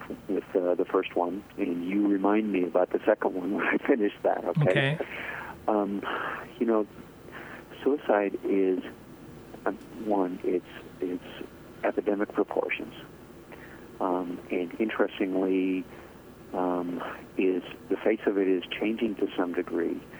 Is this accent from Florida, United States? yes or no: no; Pella, Iowa, United States; I grew up in Pella.